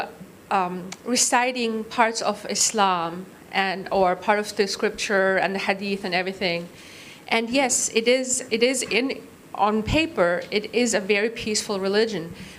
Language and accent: English; Syria; I grew up in Syria. I'm a grad student here at UAA.